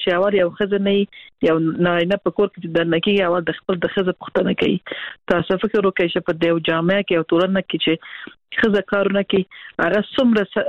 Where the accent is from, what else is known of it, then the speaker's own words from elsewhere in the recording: Afghanistan; ما زه لکه د یو افغان په حیث ما هیله دغه دی چې طالبان باید داسې یو لاره دوی افغانانو ته برابر کړي چې خلک دته زړه ټینګ کړي په افغانستان کې پاتې شي